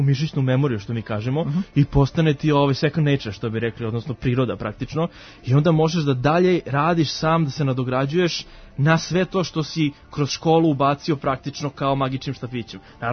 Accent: Serbia; first language Serbian; normalno, naravno, srpski, kogod ja pričam engleski, tamo svaki na srpski, naravno, i dalje moj prvi jezik.

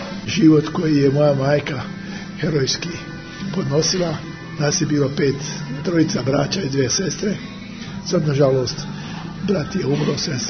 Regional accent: Travnik, Federation of Bosnia and Herzegovina, Bosnia & Herzegovina; Tako sam se rodio u Travniku, slučajnost, djetinjstvo sam proveo u Bosni.

